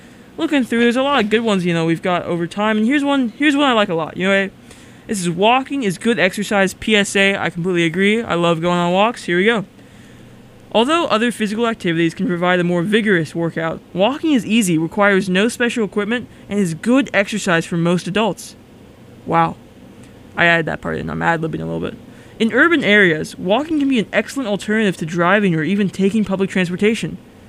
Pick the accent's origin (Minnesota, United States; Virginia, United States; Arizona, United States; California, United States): California, United States; Orange County; This next song is from a band from my hometown of Orange County, California.